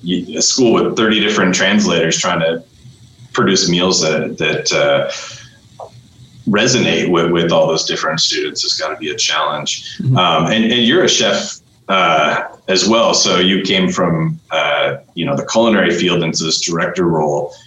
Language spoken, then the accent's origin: English; Seattle, Washington, United States; I grew up in the Seattle area, and it's one of the most diverse cities I've ever been in.